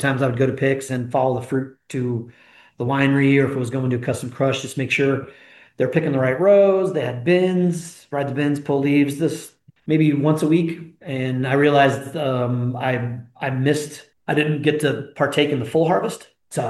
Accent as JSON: {"language": "English", "region": "California", "country": "United States", "tie": "born or raised there", "said": "It was just too cold and rainy for this California kid. I'm native Californian, born and raised."}